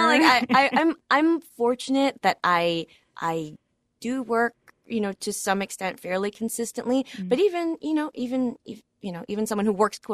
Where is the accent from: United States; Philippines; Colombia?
Philippines; I'm Filipino, and Filipinos tend to be kind of natural performers among themselves.